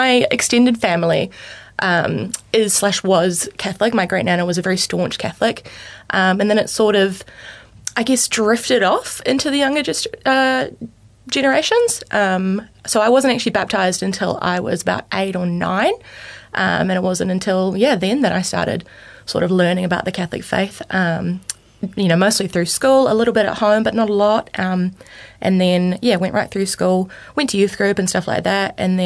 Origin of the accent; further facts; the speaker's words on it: Tauranga, Bay of Plenty, New Zealand; also born or lived in Auckland; Yeah, so I was born in Tauranga, born and bred there most of my life. My family moved around a little bit. We were in Auckland for a bit, but eventually settled back in Tauranga.